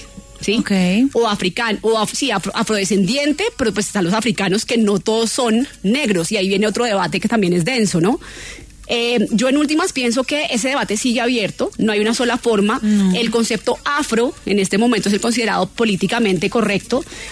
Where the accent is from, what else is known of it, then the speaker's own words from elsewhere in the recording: Bogotá, Colombia; yo nací y crecí en Bogotá. Entonces, por ejemplo, me decían: ¿pero tú de dónde eres? Yo: de Bogotá. No, pero ¿de dónde eres? ¿En serio? En Bogotá no hay negros. ¿Tú de dónde eres? Di la verdad. O sea, ni siquiera me creían que era bogotana.